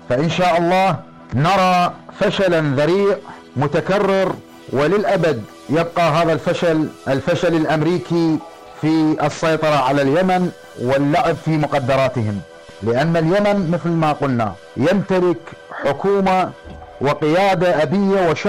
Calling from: Basra, Basra Governorate, Iraq; نفتخر اليوم كعراقيين وكجميع الدول العربية

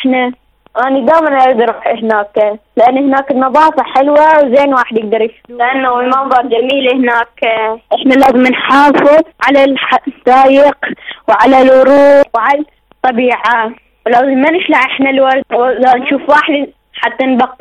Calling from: Netherlands; من هولندا.

